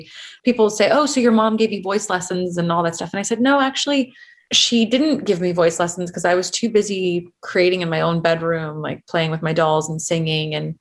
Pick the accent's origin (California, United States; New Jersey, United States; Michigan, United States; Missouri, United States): California, United States; Los Angeles; I grew up in San Fernando Valley, specifically Van Nuys.